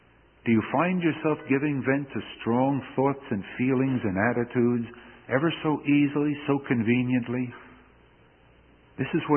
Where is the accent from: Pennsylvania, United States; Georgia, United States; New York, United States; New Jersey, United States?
New Jersey, United States; now in Houston, United States; used as a recreational field when I was a boy in New Jersey. And that answers some of your questions. I'm not from Houston originally.